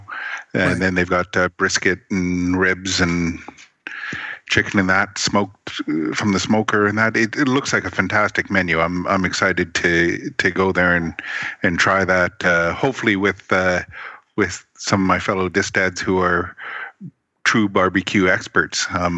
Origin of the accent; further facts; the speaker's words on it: Canada; I'm Canadian. I got no idea what the heck cracklings are